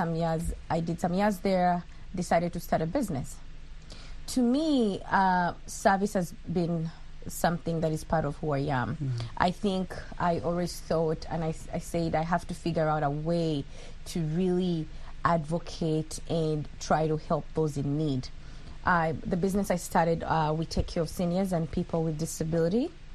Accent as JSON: {"language": "English", "town": "Mbarara", "region": "Western Region", "country": "Uganda", "moved": "as an adult", "lives_now": "United States", "said": "I come from Uganda, in a small city in western Uganda called Mbarara. I'm a Mnyankole. I migrated to the United States in 2010."}